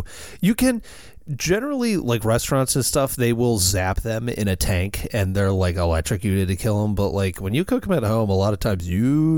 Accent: Maryland, United States; we're both from Maryland and both residing in Maryland.

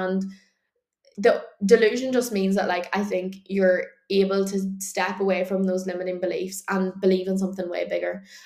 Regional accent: Ireland; not just from the culture that we live in, but I do think it is a lot of the culture that we are as Irish.

